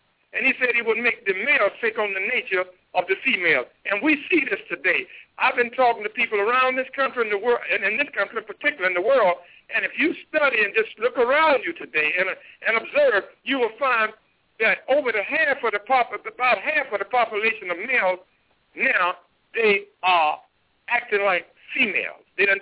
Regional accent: North Carolina, United States; but especially here in my home state, North Carolina

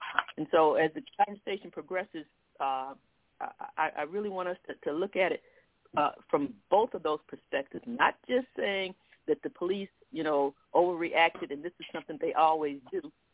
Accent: Detroit, Michigan, United States; Living in, growing up in Detroit, these things come very, very close to home.

